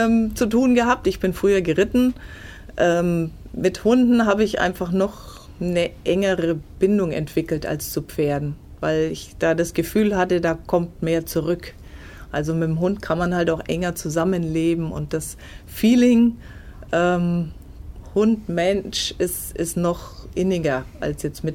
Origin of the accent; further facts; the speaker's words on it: Bayreuth, Bavaria, Germany; born there; now in Oberwarmensteinach, Germany; Nach Oberwarmensteinach bin ich gekommen, also als gebürtige Bayreutherin habe ich einen kurzen Abstecher in den Landkreis Ansbach gemacht, wo mein Mann herkommt.